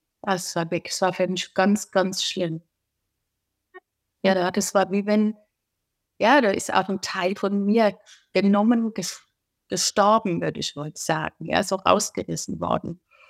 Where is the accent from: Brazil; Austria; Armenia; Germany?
Germany; Hesse; born there; bei euch in Heppenheim, also ich bin in Hessen geboren, Heppenheim ist die Kreisstadt, von meinem Wohnort, meinem Geburtsort